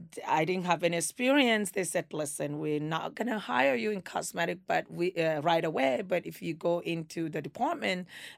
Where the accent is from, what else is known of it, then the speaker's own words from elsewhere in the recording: New York, United States; now in California, United States; And then I came back that time I'm from New York, then went to California.